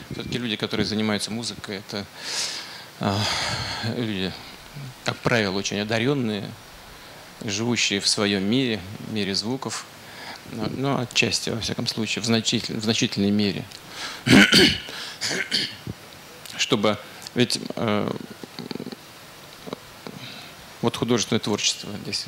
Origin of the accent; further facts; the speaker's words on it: Saint Petersburg, Russia; Вот я об этом хорошо знаю, я сам из Ленинграда, из Петербурга.